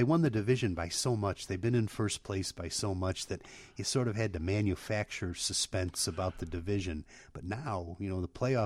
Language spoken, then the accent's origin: English; Illinois, United States; You know, I grew up on the South Side, and I knew what that meant to people.